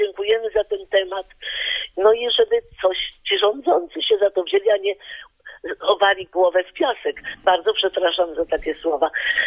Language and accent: Polish; Warsaw, Masovian Voivodeship, Poland; jestem też z Warszawy i też obserwuję to wszystko